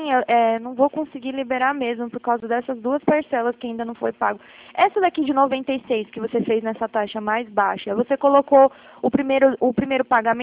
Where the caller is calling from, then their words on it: Atibaia, São Paulo, Brazil; Ah, eu estou falando de Atibaia, a gente fica aqui no interior de São Paulo, mas a gente trabalha o Brasil inteiro, tá?